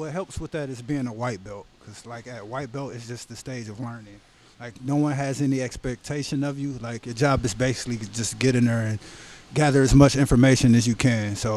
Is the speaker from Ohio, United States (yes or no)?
yes; Cleveland, Ohio, United States; I grew up on the southeast side of Cleveland, Ohio, around, like, the Kinsman area. And it was a rough neighborhood.